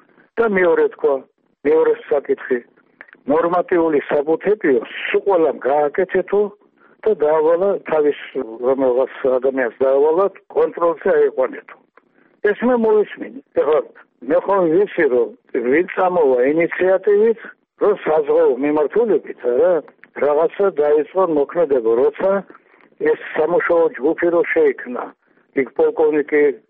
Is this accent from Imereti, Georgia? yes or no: no; Tbilisi, Georgia; born there